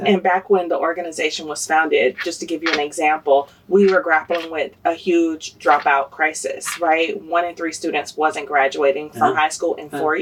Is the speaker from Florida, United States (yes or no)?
yes; Jacksonville, Florida, United States; I'm from Jacksonville too, so the work is near and dear.